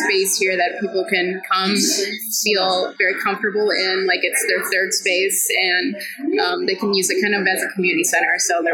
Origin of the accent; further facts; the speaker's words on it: Ann Arbor, Michigan, United States; So I grew up here in Ann Arbor, Michigan, to some hardworking parents, one of them being an immigrant